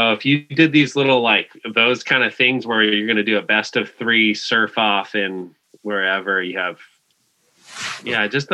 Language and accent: English; United States; Hell no. No way, man. I'm a proud American. Just, and I live in California, dude.